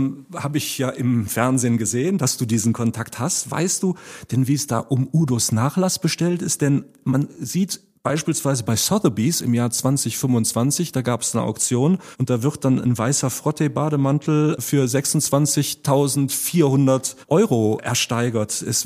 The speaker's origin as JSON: {"language": "German", "region": "North Rhine-Westphalia", "country": "Germany", "said": "Ich komme aus dem Rheinland, bin da eher so in der Gegend Borussia Mönchengladbach."}